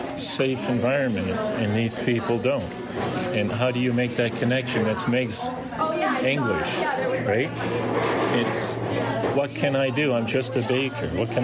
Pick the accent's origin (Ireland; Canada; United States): Canada; Smithers, British Columbia; I'm from Smithers.